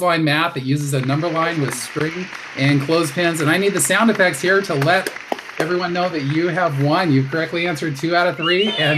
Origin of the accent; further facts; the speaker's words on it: Oregon, United States; So as you know, I'm from Oregon, and I am in the part of Oregon that's in the Mountain Time Zone.